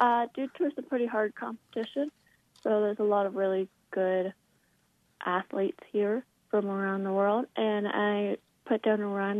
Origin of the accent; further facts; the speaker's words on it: United States; I'm American, so I compete under the U.S. team